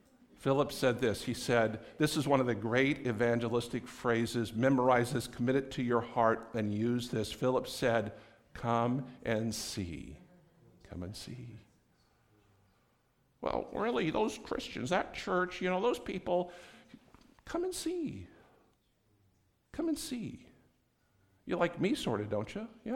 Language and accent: English; Los Angeles, California, United States; I came from Los Angeles, two blocks this way was the 405 freeway, 2 miles that way was LAX.